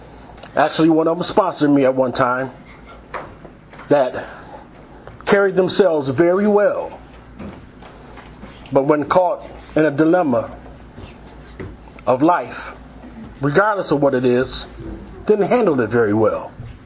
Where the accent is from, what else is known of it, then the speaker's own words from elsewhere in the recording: Buffalo, New York, United States; You know, coming from, I'm originally from Buffalo, New York.